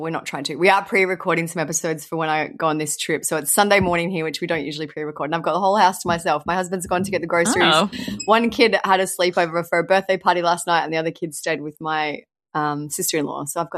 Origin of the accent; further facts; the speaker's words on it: Australia; I'm Australian, so I think you mean me, although we both have accents depending on where you come from.